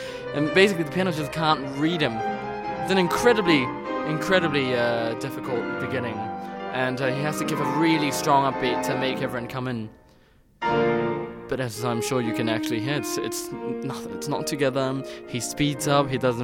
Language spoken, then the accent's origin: English; New Zealand; I'm from New Zealand.